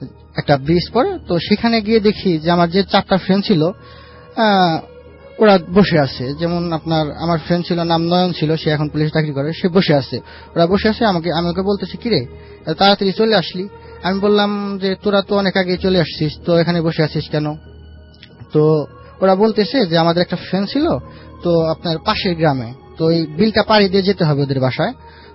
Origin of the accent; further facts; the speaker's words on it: Manikganj, Dhaka Division, Bangladesh; তো আমাদের গ্রামে একটি মেলা হয়, তো 15 দিন ব্যাপী একটা মেলা হয়। তো মানিকগঞ্জ ডিস্ট্রিক্টে এটা আসলে অনেক মানে সবাই আর কি জানে যে এই মেলাটা হয়।